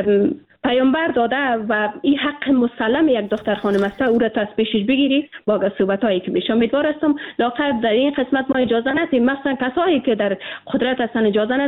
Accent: Afghanistan; ما به عنوان یک افغان

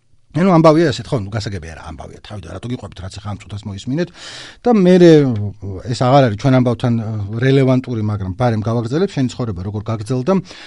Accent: Baghdati, Imereti, Georgia; ჩემი იდენტობა არის რომ ბაღდათიდან ავარ წარმოშობით, ჩემთვის ქუთაისი ქალაქია და ბაღდათიც ქალაქი ამ არის, უფრო პატარა რაიონული ცენტრი

